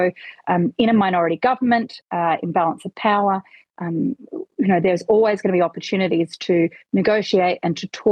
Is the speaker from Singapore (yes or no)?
no; Adelaide, South Australia, Australia; what's going on here in Adelaide, in my hometown, over these last few weeks